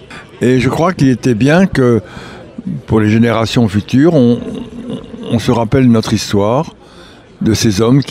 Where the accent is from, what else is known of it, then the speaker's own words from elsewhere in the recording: Évreux, Normandy, France; même si j'étais d'Évreux, que j'aime, que j'apprécie, une espèce de solidarité normande